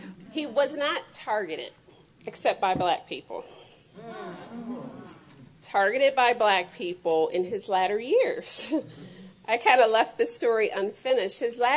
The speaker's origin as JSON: {"language": "English", "town": "Toledo", "region": "Ohio", "country": "United States", "said": "And I'm from Toledo. They didn't teach us German. And I learned French"}